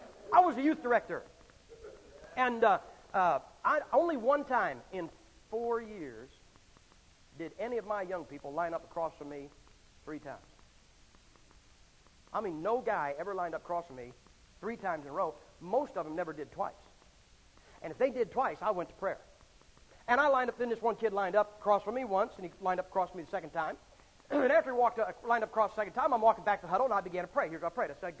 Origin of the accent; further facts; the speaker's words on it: Massillon, Ohio, United States; But I was born and raised in Massillon, Ohio. Massillon, Ohio is where pro football began.